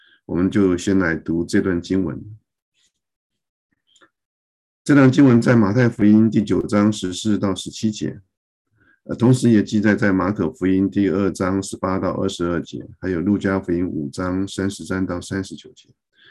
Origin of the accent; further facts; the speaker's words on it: China; now in United States; 比如说我们中国人的节日有新年、端午节、中秋节